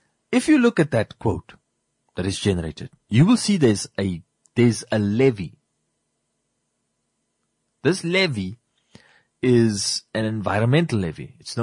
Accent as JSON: {"language": "English", "country": "Namibia", "said": "because I as a Namibian, I'm not a South African."}